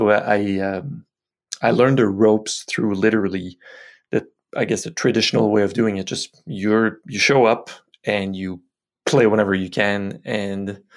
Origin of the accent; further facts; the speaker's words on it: Quebec, Canada; also born or lived in Montreal; I was in Montreal for years. Now I'm back in my hometown, which is closer to Ottawa, but on the Quebec side.